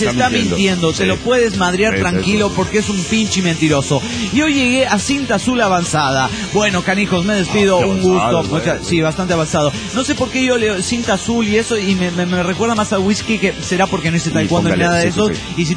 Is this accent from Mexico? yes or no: yes; Teuchitlán, Jalisco, Mexico; de Teuchitlán, Jalisco, México.